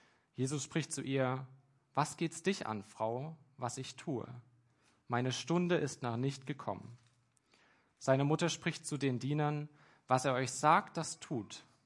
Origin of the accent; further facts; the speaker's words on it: Marienberg, Saxony, Germany; Reizenheim ist ein kleines Kaff mit 300 Einwohnern, liegt ein paar Kilometer entfernt von meiner Heimatstadt Marienberg in Sachsen an der tschechischen Grenze.